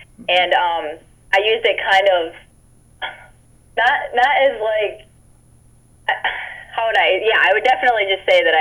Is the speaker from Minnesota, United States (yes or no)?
yes; Minnesota, United States; moved away as an adult; You know, growing up, I loved Minnesota. Growing up, I loved my high school. I went to Chaska High School.